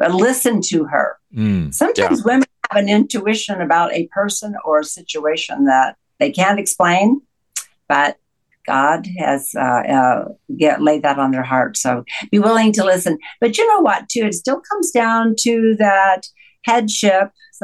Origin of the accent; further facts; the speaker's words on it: California, United States; I grew up in Southern California, it was popular before it was popular.